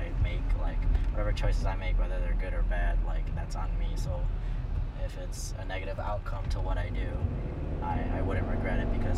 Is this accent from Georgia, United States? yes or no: no; Chicago, Illinois, United States; Born and raised in Chicago. Kind of live on the south side or near south side.